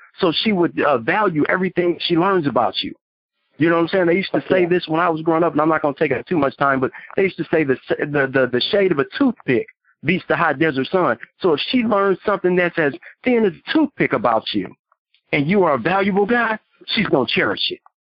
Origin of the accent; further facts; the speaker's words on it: Detroit, Michigan, United States; I'm from Detroit, so I've been everywhere.